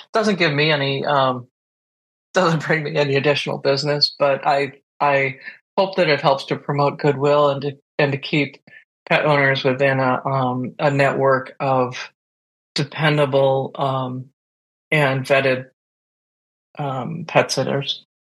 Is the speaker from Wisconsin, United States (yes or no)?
yes; Wisconsin, United States; I'm in the Dallas Metroplex, and it's massive. It's just where I grew up in Wisconsin